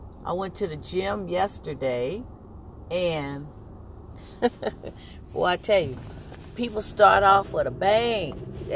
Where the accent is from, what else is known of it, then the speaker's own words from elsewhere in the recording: San Francisco, California, United States; Now, I'm from the Bay Area, San Francisco, and it gets windy, gets a little chilly